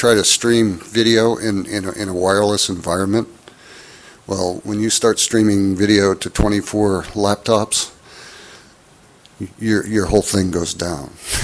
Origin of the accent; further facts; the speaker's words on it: Maine, United States; I mean, I grew up going to class 30 below because I'm from Maine.